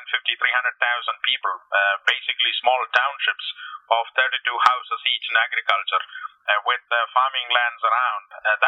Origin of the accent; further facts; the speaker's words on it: India; moved away as an adult; I'm originally from India and born and grew up there and started my early career with a mining company to begin with.